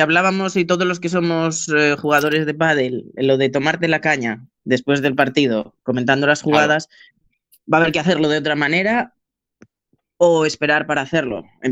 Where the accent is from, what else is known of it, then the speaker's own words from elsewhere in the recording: Spain; a los españoles en general nos va a costar, porque como buenos latinos somos, sí, muy de tocar, muy de saludarnos, de abrazarnos, de besarnos.